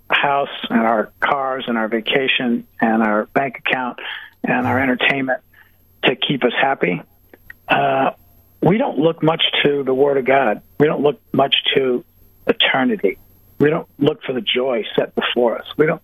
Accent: United States; I'm American. I know what it's like.

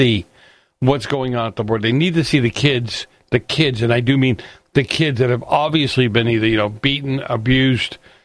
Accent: Boston, Massachusetts, United States; Listen, I grew up in Boston.

